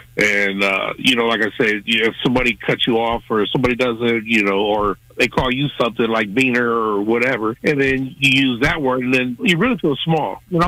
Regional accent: Midwest, United States; Because I'm from the Midwest, and like I said, you know, they're from down South Alabama, Atlanta, Louisiana.

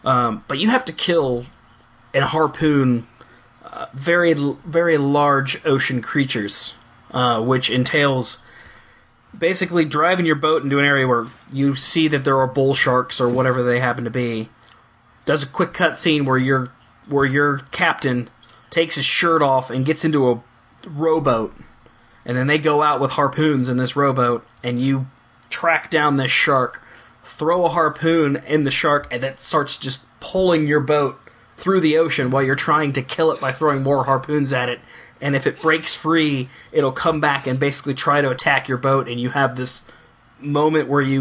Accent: Midwest, United States; We're both from the Midwest.

